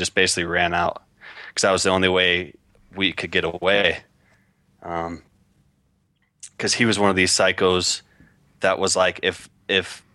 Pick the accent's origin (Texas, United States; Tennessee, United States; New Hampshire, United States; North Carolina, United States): Texas, United States; Port Arthur; Anyways, I grew up in Southeast Texas. I was born in Port Arthur, Texas. It's a shithole.